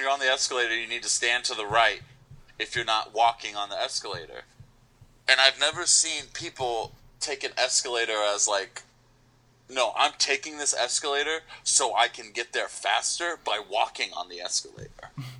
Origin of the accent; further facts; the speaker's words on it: California, United States; And I'll be like, "Oh, I'm from California." They just go, "Oh, that makes sense."